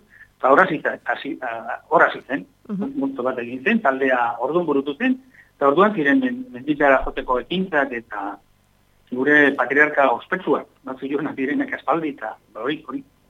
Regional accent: Lesaka, Navarre, Spain; born there; now in Irun, Spain; Eta nire lezakara sortez izanik ere, irunen bizit naiz.

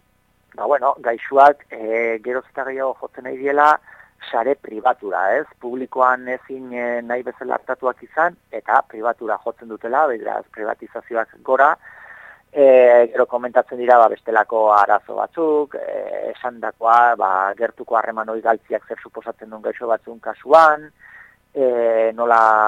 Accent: Zumarraga, Basque Country, Spain; Zumarrakoa naiz, eta bertako ambulatorio aurrian ia astero egiten dira elkarretaratzeak

